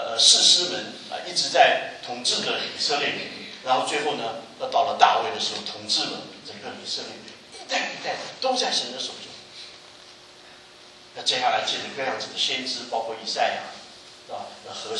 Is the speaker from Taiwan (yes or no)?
no; China; 把福音带到了我们中国，我们能够蒙得救，我们中国人自己兴起了许许多多的李国生、王明道、宋尚杰这些世世代代的